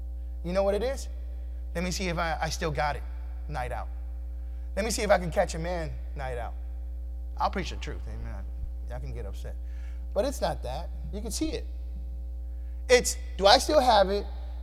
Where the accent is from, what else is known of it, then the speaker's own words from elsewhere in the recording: Texas, United States; one of the things I realized growing up in Fifth Ward